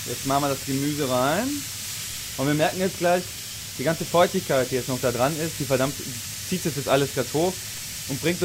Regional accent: Austria; Als Ösi und als Mensch, der so grundsätzlich nicht so viel Plan von der asiatischen Küche hat

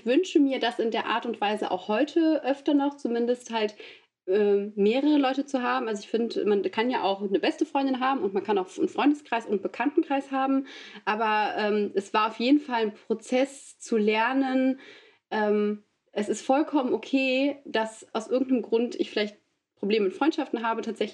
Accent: Mönchengladbach, North Rhine-Westphalia, Germany; ich komme zwar aus Mönchengladbach, ich bin hier geboren und wohne hier

